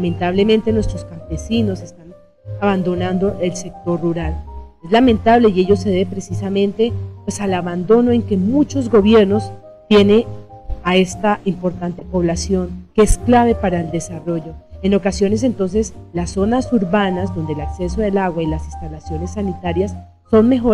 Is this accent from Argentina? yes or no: no; Colombia; nosotros, como colombianos, un país rico en biodiversidad